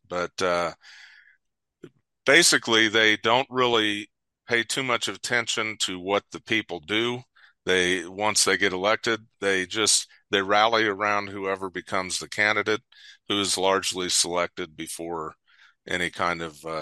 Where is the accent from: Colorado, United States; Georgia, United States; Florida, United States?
Colorado, United States; I grew up in Colorado.